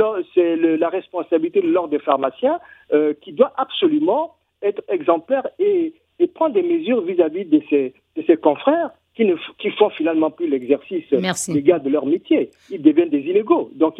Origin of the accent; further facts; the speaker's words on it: Republic of the Congo; Je suis originaire de la République du Congo, mais j'ai beaucoup d'activités en RDC.